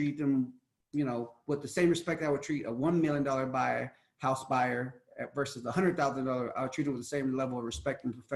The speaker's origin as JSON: {"language": "English", "town": "Houston", "region": "Texas", "country": "United States", "also_born_or_lived": "Seattle", "lives_now": "Denver, United States", "said": "I'm from Houston, but I've been now in Denver for about five years now. I lived in Seattle for a couple of years too"}